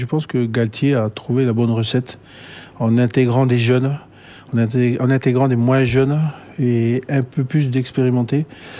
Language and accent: French; New Caledonia; Donc, je suis un enfant du pays.